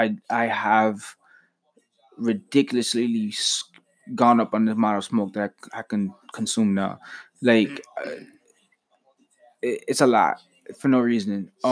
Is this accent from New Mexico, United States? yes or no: no; Queens, New York, United States; But to me, personally, bro, I'm a New Yorker, a Queens head, so I got that beat.